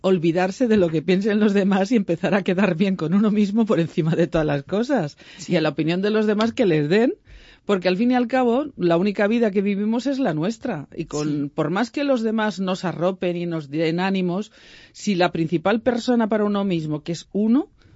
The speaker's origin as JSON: {"language": "Spanish", "region": "Valencian Community", "country": "Spain", "said": "Yo que soy valenciana, prim pum."}